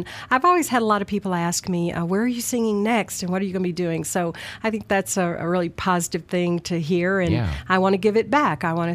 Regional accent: West Monroe, Louisiana, United States; But been around a while, lived out of town quite a while, but I'm originally from West Monroe, and I've sung a very long time.

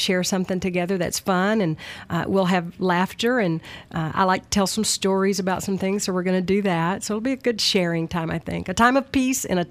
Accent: West Monroe, Louisiana, United States; But been around a while, lived out of town quite a while, but I'm originally from West Monroe, and I've sung a very long time.

